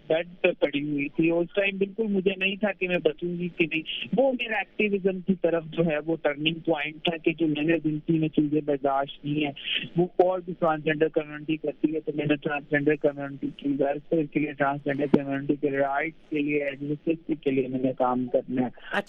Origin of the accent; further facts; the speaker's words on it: Okara, Punjab, Pakistan; میں اکاڑا میں میری پیدائش ہوئی، اکاڑا میں میں رہی، اکاڑا میں میری 13 سال کی عمر تھی جب جو ہے وہ میری فیملی نے مجھے ڈس آن کر دیا، نکال دیا، اور میں اس کے بعد اپنی نانی کے پاس رہی جا کے،